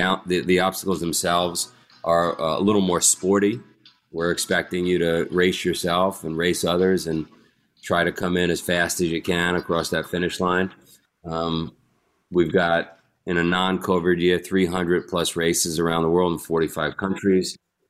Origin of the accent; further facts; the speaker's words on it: Queens, New York, United States; Yeah, so I grew up in Queens, New York. If you saw the movie Goodfellas, I grew up in Ground Zero for that movie.